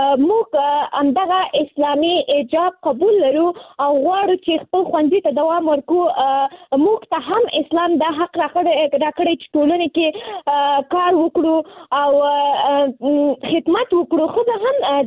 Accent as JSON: {"language": "Pashto", "region": "Nangarhar", "country": "Afghanistan", "lives_now": "Kabul, Afghanistan", "said": "ما د ننګرهار ولایت نه فعلاً په کابل کې ژوند کوم او زه هم د نهم ټولګي زده کوونکی یم"}